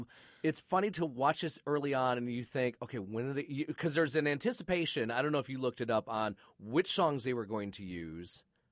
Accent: Flint, Michigan, United States; I grew up in Flint, Michigan.

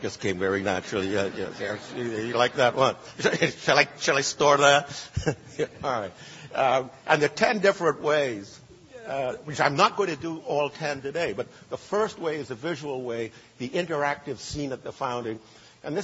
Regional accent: Trinidad & Tobago; one thing that Alexander Hamilton and I have in common is that we both come from the British West Indies. He's come from Nevis. I come from Trinidad.

